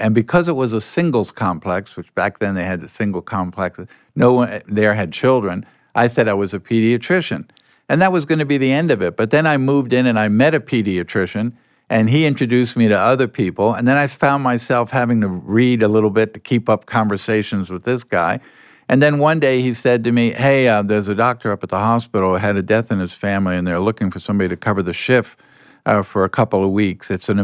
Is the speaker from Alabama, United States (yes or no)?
yes; Alabama, United States; accent: Southern; Oh, yeah, I was born and raised in Alabama.